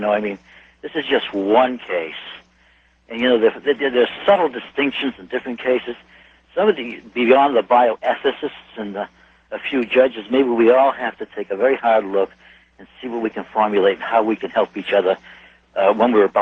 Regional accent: Boston, Massachusetts, United States; Good. I'm from Boston

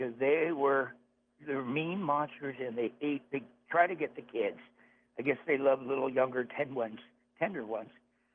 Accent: Santa Barbara, California, United States; I know a lot of the elders from the Chumash tribe and stuff because I grew up in Santa Barbara

